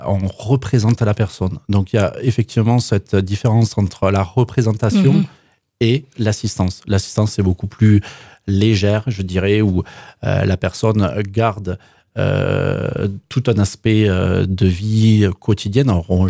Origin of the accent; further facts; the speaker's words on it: Toulouse, Occitanie, France; Je suis toulousain